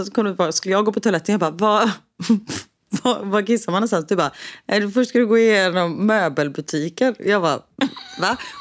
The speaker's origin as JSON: {"language": "Swedish", "town": "Gothenburg", "region": "Västra Götaland County", "country": "Sweden", "said": "Och vi är från Göteborg, det är liksom inga konstigheter."}